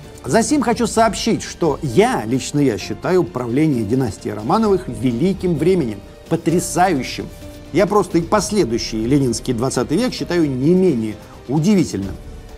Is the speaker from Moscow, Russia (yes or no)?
no; Kurgan Oblast, Russia; born there; Я родилась в 95-м. В таком прекрасном и свободном, в кавычках. Я родилась в глубинке, в Зауралье.